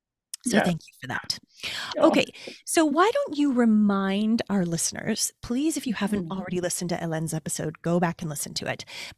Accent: Toronto, Ontario, Canada; now in Calgary, Canada; not in my hometown of Toronto, not where I live in Calgary, Alberta.

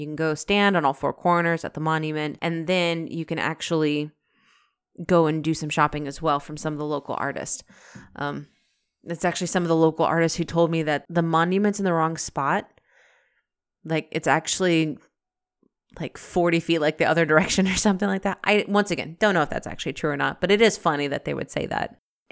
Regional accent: Alaska, United States; I'm from Alaska, like born and bred, raised, the whole deal.

